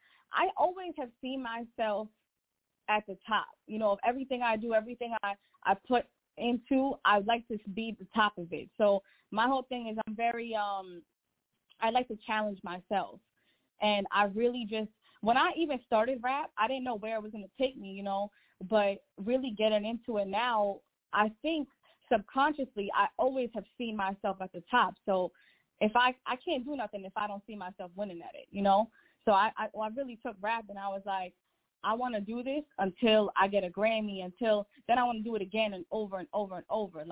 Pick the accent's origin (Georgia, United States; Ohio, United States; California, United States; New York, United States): New York, United States; Babylon; It's a lot more suburban, I would say. And really just, it was definitely, it's definitely a beautiful town. You know what I'm saying? I'm from Babylon.